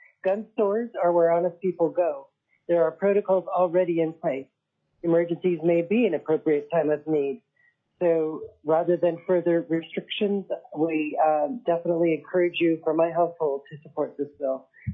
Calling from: Fairbanks, Alaska, United States; I am calling from Fairbanks, Alaska, District 33. I have been an Alaska resident for almost 30 years.

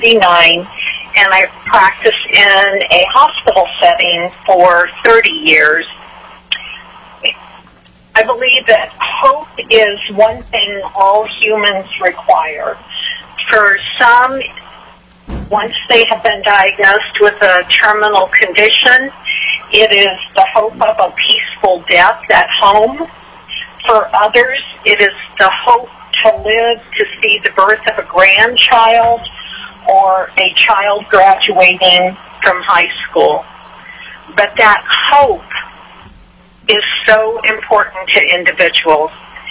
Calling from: Wasilla, Alaska, United States; I am calling from Wasilla, Alaska to support HB 43.

